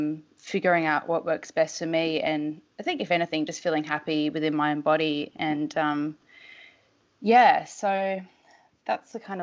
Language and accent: English; Australia; So I'm 29. I'm from Australia.